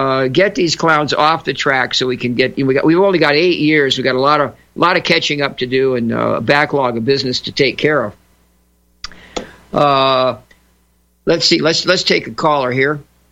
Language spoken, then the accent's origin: English; New York City, New York, United States; born there; 17 days after I was born in New York City.